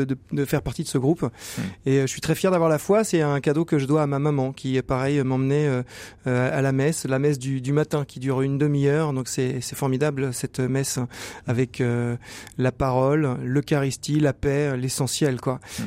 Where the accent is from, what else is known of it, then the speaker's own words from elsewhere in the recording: Versailles, Île-de-France, France; born there; Moi, je suis métisse. Et mon teint basané ne l'indique pas forcément, mais je suis né à Versailles, donc plutôt une ville tradie.